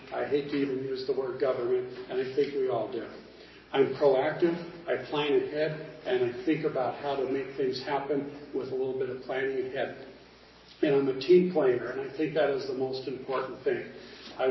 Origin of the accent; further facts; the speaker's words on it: Dayton, Nevada, United States; also born or lived in Jacks Valley; now in Virginia City, United States; I'm a Nevada native. I grew up in Dayton. I was born in Jacks Valley. And I came up from a family full of ranchers and casino bosses.